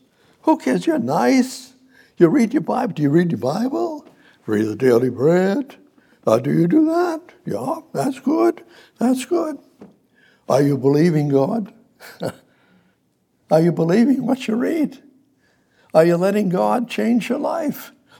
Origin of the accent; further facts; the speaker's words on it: Massachusetts, United States; I was raised in Methodist Church up in Massachusetts and all of that.